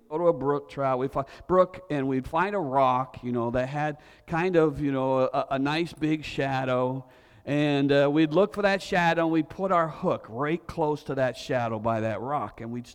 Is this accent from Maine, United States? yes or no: yes; Maine, United States; One of my favorite pastimes when I was a kid, growing up in Maine, is me and my brothers, we would go fishing.